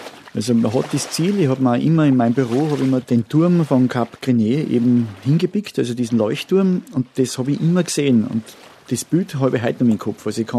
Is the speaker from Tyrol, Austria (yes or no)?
no; Grundlsee, Styria, Austria; Also schwimmen, ich bin ja am Grundlsee aufgewachsen, da lernst du es dir halt selber.